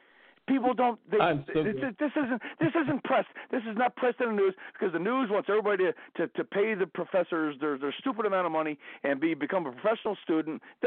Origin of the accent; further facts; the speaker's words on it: New Jersey, United States; We're from Jersey. We got rants all over the fucking place.